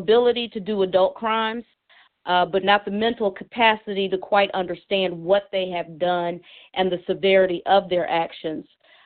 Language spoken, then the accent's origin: English; Dayton, Ohio, United States; I see we've got a 937. That's the Dayton area. That's my hometown.